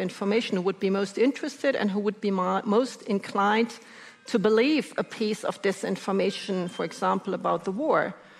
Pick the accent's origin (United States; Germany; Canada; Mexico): Germany; I come from Germany.